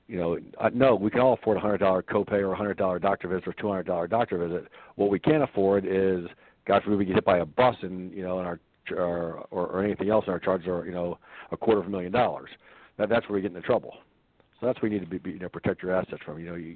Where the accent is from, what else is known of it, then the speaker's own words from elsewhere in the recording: Pennsville, New Jersey, United States; now in Chicago, United States; I'm calling in from the Chicago area. I live in a Chicago suburb. Grew up in a town called Pennsville, New Jersey, which is probably 30 minutes outside of Philadelphia.